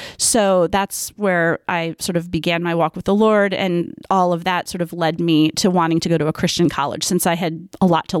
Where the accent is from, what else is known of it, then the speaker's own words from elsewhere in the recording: Chicago, Illinois, United States; Okay. So I was raised in Chicago.